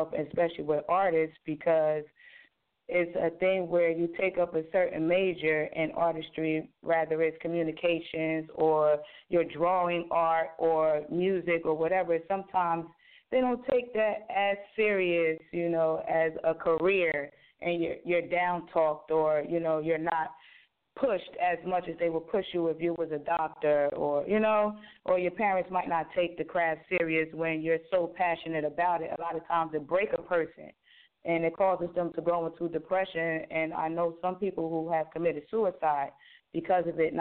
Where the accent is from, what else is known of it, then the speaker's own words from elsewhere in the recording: Trenton, New Jersey, United States; also born or lived in Newark; Okay, well, like you said, I'm from North New Jersey. I grew up basically in the inner city of Trenton and Newark. You know, I was sort of kind of raised in Trenton.